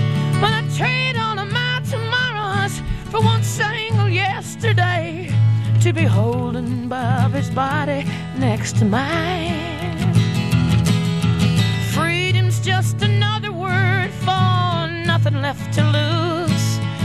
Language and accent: English; Texas, United States; accent: Texan; Am I getting my Texas accent back?